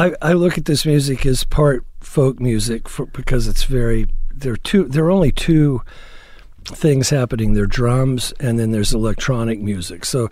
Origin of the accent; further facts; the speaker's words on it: Fort Worth, Texas, United States; From Fort Worth, Texas.